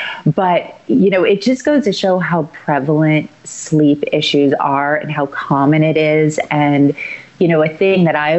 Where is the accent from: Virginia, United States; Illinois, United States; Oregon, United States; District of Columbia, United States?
Illinois, United States; Chicago; So born and raised in Chicago, grew up showing horses, thought I was going to be an Olympic athlete.